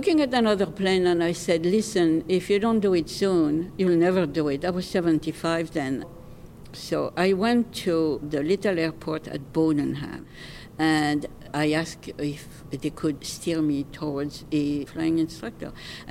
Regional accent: France; born there; English is a second language; I'm 80 years old. … I was born in France in 1927.

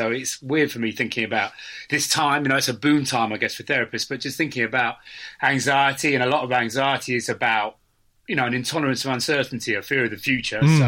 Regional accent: Cambridge, East of England, United Kingdom; I grew up in Cambridge.

